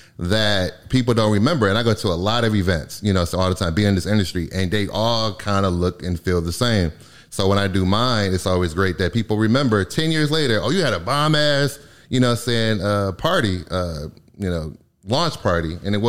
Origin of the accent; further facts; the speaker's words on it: Michigan, United States; That's in Michigan. I'm from Michigan originally.